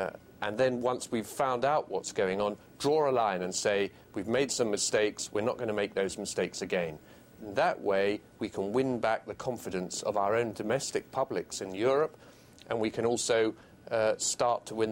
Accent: United Kingdom; I'm a British Conservative MP.

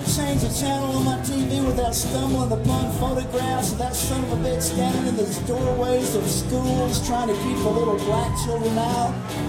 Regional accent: Alabama, United States; I grew up in Alabama, and a lot of bad shit went down there when I was about 2 years old

